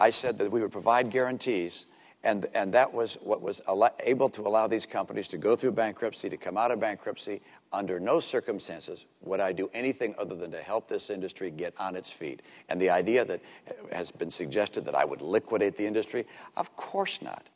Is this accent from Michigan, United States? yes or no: yes; Detroit, Michigan, United States; born there; I'm a son of Detroit. I was born in Detroit. My dad was head of a car company. I like American cars.